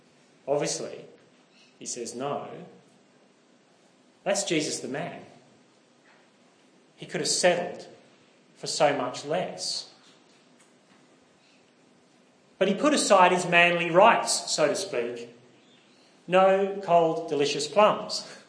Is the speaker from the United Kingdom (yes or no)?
yes; Northern Ireland, United Kingdom; I'm from Northern Ireland. Yeah, long time ago. The more nervous I get, the more I sound Northern Irish. So today I was very Northern Irish.